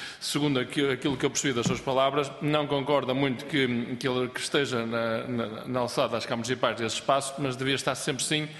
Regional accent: Barcelos, Norte, Portugal; Eu sou de Barcelos, portanto, conheço um espaço muito bem preparado em Esposende

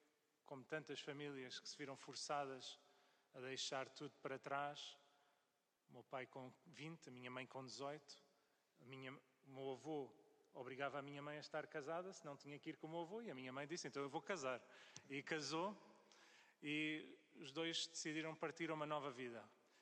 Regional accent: Toronto, Ontario, Canada; canadiano, nascido e criado na cidade de Toronto. E a circunstância da minha presença no Canadá resultou da deslocação dos meus pais

